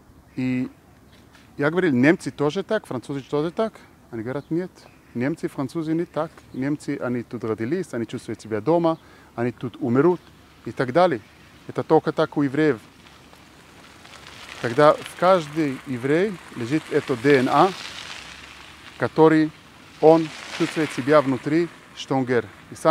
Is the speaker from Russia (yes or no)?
no; Israel; я родился и вырос в Израиле.